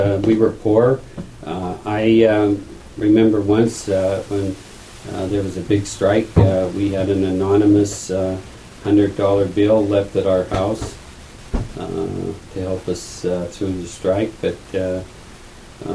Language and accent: English; Butte, Montana, United States; But anyway, I grew up in Butte and virtually grew up on a mine dump.